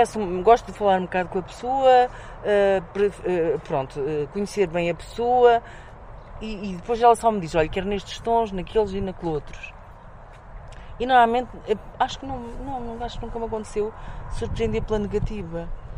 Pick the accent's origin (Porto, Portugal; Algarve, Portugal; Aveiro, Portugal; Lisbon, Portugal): Aveiro, Portugal; Águeda; E aqui ali no Cais das Laranjeiras, que é o sítio de eleição da Águeda, que é onde eu brinquei, onde eu cresci, ali, né?